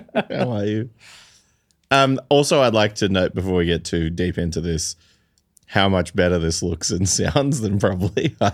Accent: Taiwan; accent: American; also born or lived in Australia / Fiji / Shanghai, China; I was born in Australia, and then I grew up in Taiwan, Fiji, and Shanghai predominantly, with stints coming back to Australia. And, was like a classic diplomat kid, went to American schools, had a very thick American accent

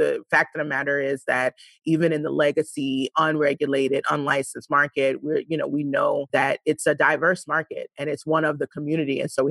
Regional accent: Brooklyn, New York, United States; So I grew up in East New York, Brooklyn.

